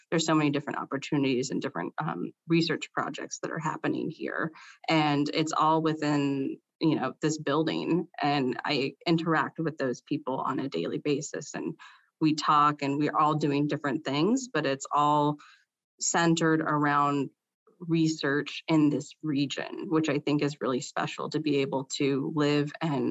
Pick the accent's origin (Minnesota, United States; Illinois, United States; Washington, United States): Washington, United States; Port Townsend; I grew up on the Olympic Peninsula in Washington State, and I went to, I'm from Port Townsend, so Port Townsend High School.